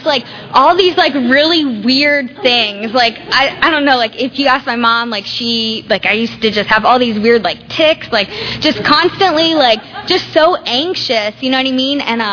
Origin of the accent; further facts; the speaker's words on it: Virginia Beach, Virginia, United States; Let's see, I was born in Virginia Beach and raised in Virginia Beach. My dad was in the Marine Corps